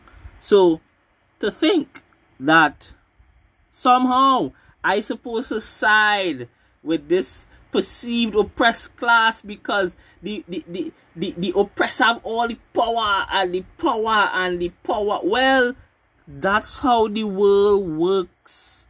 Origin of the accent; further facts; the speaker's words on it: Trinidad & Tobago; I could not like America as much as I want, being a Trinidadian person.